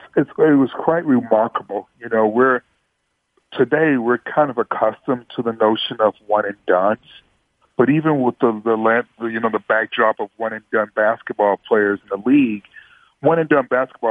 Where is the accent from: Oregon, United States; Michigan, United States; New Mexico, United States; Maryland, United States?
Michigan, United States; Detroit; I'm from Detroit.